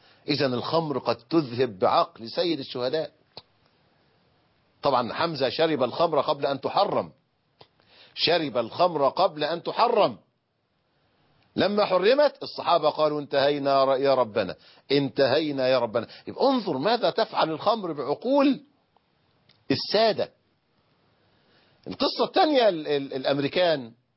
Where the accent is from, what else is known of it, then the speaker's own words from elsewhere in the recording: Egypt; القمح اللي بنسميها عندنا في مصر الغلة